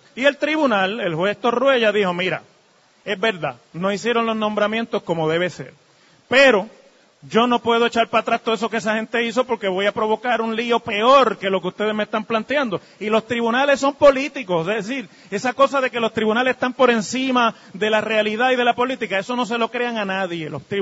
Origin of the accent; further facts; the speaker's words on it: Mayagüez, Puerto Rico; allá en el barrio de donde yo soy en Mayagüez?